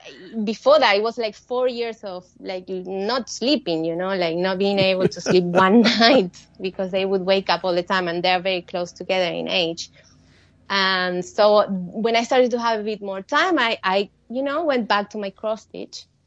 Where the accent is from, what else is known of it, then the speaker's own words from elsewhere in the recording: Salta, Argentina; English is a second language; moved away as an adult; also born or lived in Buenos Aires; I grew up in Salta. I moved to Buenos Aires, which is quite far. It's, I think, 900 miles, like 2 hours by plane, right? It's very far away.